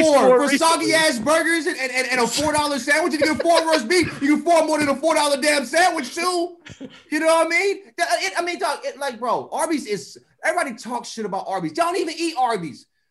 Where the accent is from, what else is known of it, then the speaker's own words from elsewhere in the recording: St. Louis, Missouri, United States; Hell no. I'm from St. Louis, USA.